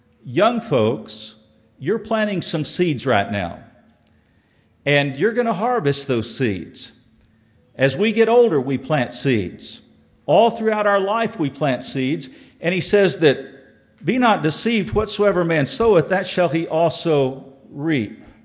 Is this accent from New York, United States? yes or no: no; Texas, United States; Back when I grew up here in West Texas, in the spring, Brother George would go out and he'd get a patch of ground near Idaloo, and he'd plant a lot of vegetables.